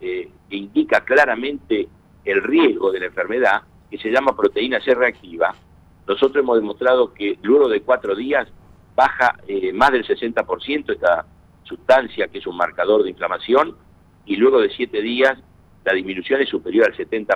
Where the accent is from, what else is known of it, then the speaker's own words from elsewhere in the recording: General Roca, Río Negro, Argentina; una radio de mi querido Río Negro. Yo me crié en Roca y Churichuel.